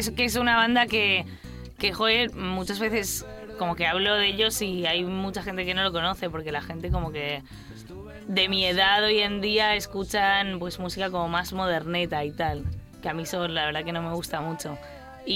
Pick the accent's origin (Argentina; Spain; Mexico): Argentina; yo soy argentina y creo que he aprendido más por ellos que por mis orígenes